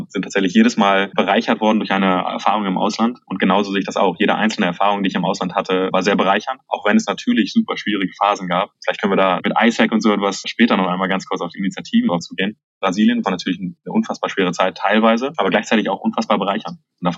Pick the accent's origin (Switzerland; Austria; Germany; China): China; bin ich in China aufgewachsen. Ja. Hab dort mein Abitur gemacht, war von 2012 bis 2016 vor Ort und bin auf eine deutsche Schule gegangen.